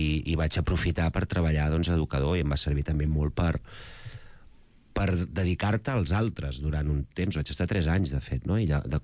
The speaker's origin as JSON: {"language": "Catalan", "town": "Gelida", "region": "Catalonia", "country": "Spain", "said": "Jo sóc de Gelida, que és al costat de Corbera."}